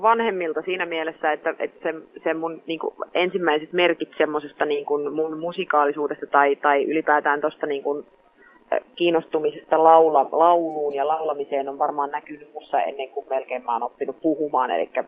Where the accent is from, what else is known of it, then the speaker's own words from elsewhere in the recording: Kempele, North Ostrobothnia, Finland; also born or lived in Oulu; muutettiin Oulusta hieman alaspäin Kempeleeseen. Ja sitten mä olin Kempeleen Ylikylän koulussa ala-asteella